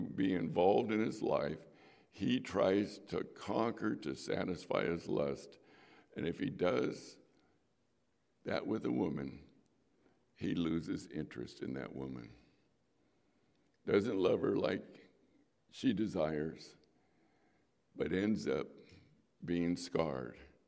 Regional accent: Chula Vista, California, United States; I remember playing, I grew up in Chula Vista, and there was a cul-de-sac that went off right in front of our house

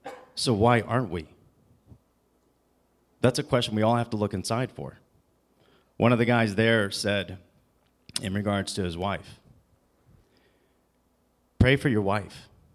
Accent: the South, United States; My father's from the Deep South. I'm from the South myself.

